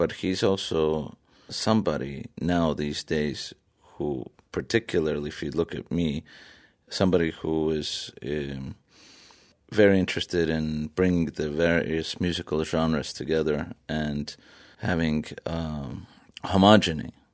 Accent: Tallinn, Harju County, Estonia; I'm from Tallinn, you know.

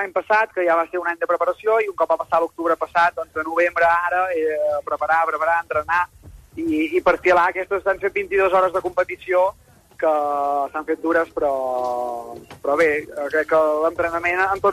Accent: Catalonia, Spain; Jo soc d'Osona, el Pàvic m'ha donat tot

